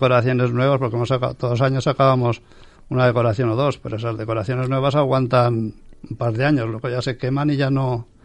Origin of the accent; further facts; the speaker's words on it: Frías de Albarracín, Aragon, Spain; now in Manises, Spain; yo en realidad no soy de aquí, yo soy de Teruel, de un pueblo de Frías de Albarracín.